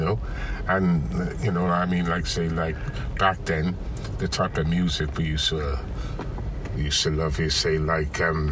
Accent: Cardiff, Wales, United Kingdom; growing up in Cardiff, like, you know, it was a challenge

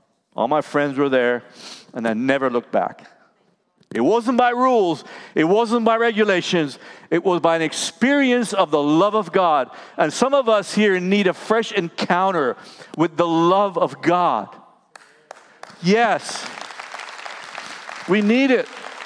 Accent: Belize; now in United States; When I came from Belize to the U.S., I joined the Marine Corps.

